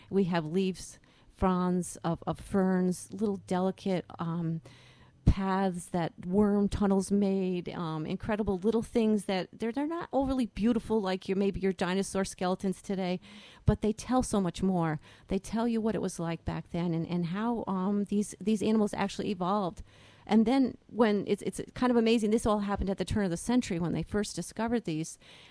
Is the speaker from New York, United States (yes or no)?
yes; Middleburg, New York, United States; Well, I grew up in Middleburg, New York, which is about a half hour from Gilboa. And my dad was an earth science teacher my entire life.